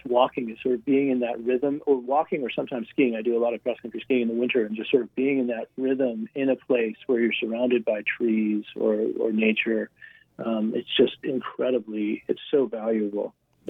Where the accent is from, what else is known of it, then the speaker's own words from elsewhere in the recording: Colorado, United States; now in Vermont, United States; I live, I'm from Colorado, but I actually live in Vermont now, which is similar to Colorado